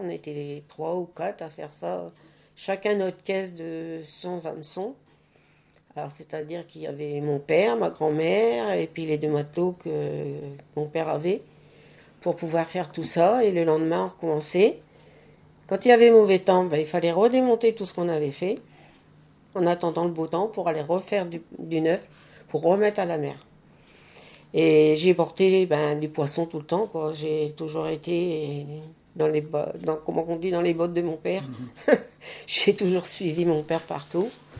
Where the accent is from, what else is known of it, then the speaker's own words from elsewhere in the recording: Le Tréport, Normandy, France; born there; Alors, ben, je suis née au Tréport, d'une famille de marins-pêcheurs.